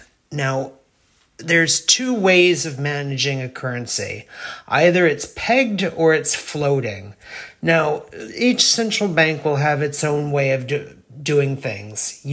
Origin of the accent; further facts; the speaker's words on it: United States; As you hear, I'm American, so the value for me in US dollars is about 3 to 1.